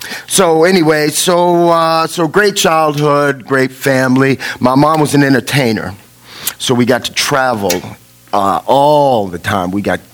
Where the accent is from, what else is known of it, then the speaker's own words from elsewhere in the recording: Miami, Florida, United States; I'm born and raised in Miami, Florida, in 1968.